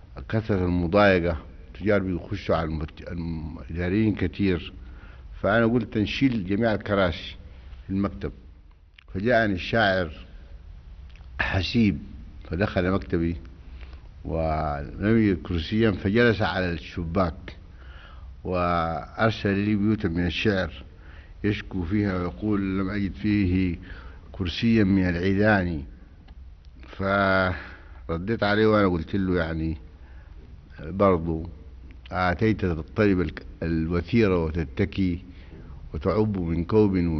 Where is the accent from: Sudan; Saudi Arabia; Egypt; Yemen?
Sudan; أنا أول سوداني